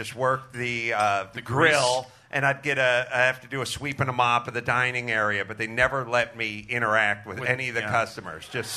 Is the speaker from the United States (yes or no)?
yes; North Hollywood, California, United States; I didn't have that. I grew up in North Hollywood.